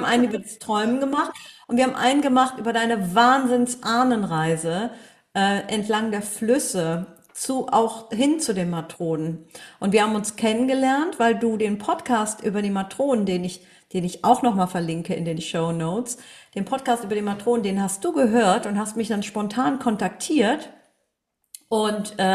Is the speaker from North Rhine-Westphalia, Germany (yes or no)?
yes; Cologne, North Rhine-Westphalia, Germany; Ich komme ja aus Köln